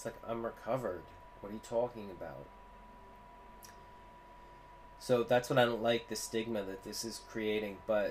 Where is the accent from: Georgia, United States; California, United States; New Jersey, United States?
New Jersey, United States; Ocean Grove; I live in Neptune. I used to live in Bradley Beach. I used to live in Ocean Grove. I grew up in Ocean Grove